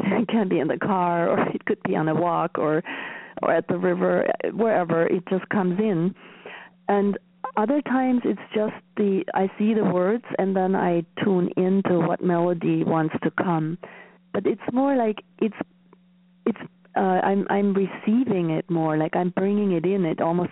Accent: Germany; moved away as an adult; now in United States; I grew up in Germany and I never came across any Sanskrit or any Eastern teachings, actually. And when I moved to the U.S. When I was 24 and a half

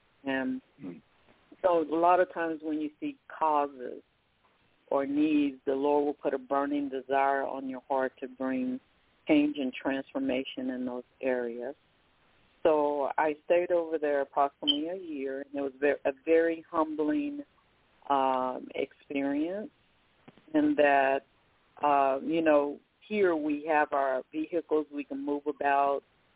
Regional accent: Oklahoma, United States; also born or lived in Irving, Texas; because I lived in Texas as well. I started out in Irving, Texas, but I grew up in Oklahoma.

